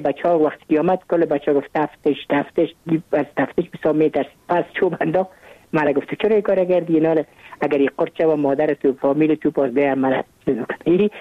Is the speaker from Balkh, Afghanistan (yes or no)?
no; Kabul, Afghanistan; ما متولد کابل هستم، در نای اول کابل تولد شدیم.